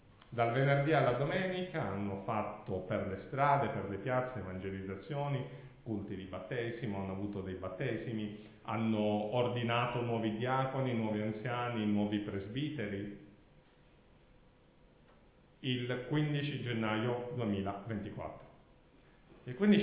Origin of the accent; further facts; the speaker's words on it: Catania, Sicily, Italy; perché sono catanese